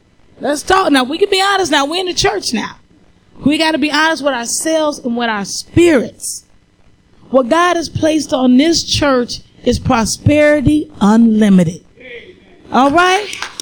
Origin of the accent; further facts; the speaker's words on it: Ohio, United States; I'm from Northern Ohio. I've driven 300 miles